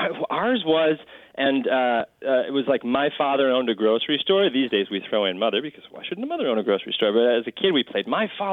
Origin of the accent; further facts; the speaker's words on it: Wisconsin, United States; Like Richard Rutte, I grew up in Wisconsin, so go Pack Go, Richard.